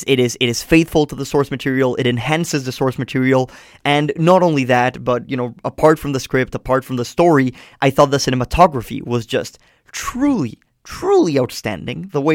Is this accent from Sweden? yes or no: no; Colombia; I didn't grow up in the United States. I'm from Colombia.